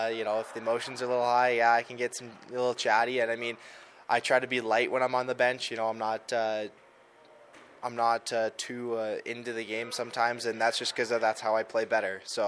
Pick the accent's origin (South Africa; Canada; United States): Canada; Winnipeg, Manitoba; Well, yeah, I'm from Winnipeg, so I have to have some Jets.